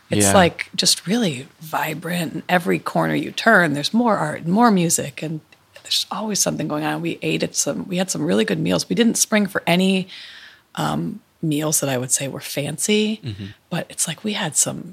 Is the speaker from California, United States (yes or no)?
no; Chicago, Illinois, United States; now in Winter Park, United States; So I came here, I'm originally from Chicago, but I came here in 1994.